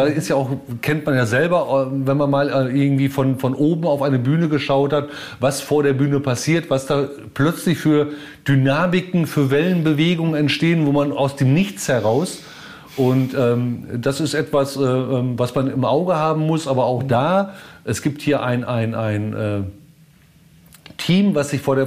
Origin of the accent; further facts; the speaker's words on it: Bochum, North Rhine-Westphalia, Germany; now in Glücksburg, Germany; noch einen Zwischenstopp in Bochum, meiner alten Heimat, einlegen und dann morgen wieder nach Glücksburg an die Ostsee fahren.